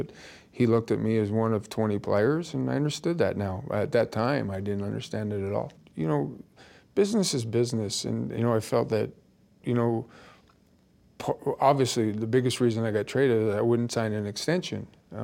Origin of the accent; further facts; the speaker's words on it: Toronto, Ontario, Canada; And I was from Toronto area and I was their adopted son.